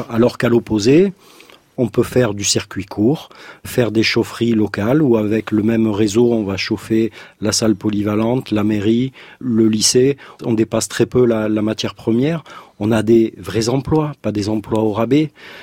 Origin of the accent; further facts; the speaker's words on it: Occitanie, France; Moi, je suis originaire des Pyrénées-Orientales.